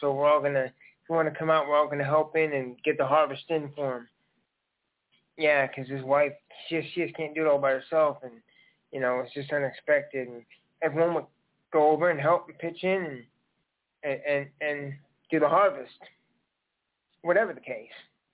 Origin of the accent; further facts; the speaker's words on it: Indiana, United States; I'm from Indiana, and one of the biggest things is this movie called Hoosiers.